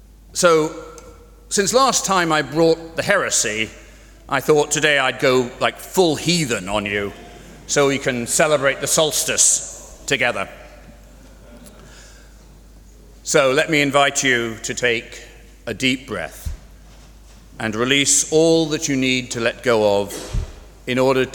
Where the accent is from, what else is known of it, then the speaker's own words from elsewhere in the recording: Dublin, County Dublin, Ireland; now in United States; I grew up here in Dublin, but for many years I've lived mostly in the United States, including for the last, 30 years or so